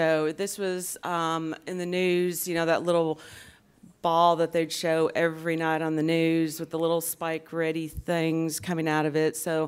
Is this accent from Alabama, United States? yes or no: yes; Birmingham, Alabama, United States; I'm from Birmingham, Alabama, if you can't tell by the accent.